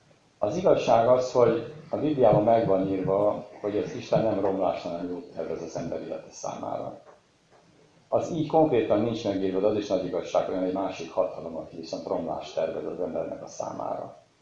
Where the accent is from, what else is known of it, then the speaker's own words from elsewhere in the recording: Galgamácsa, Pest, Hungary; Én konkrétan Galgamátláról jöttem, Aszód mellől, Budapest mellől egy 40 kilométerre